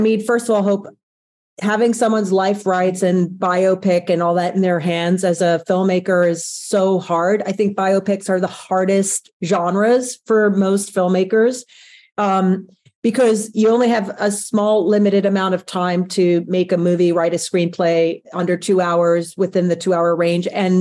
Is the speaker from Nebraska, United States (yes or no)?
no; New York, United States; Well, I grew up in New York and Brooklyn.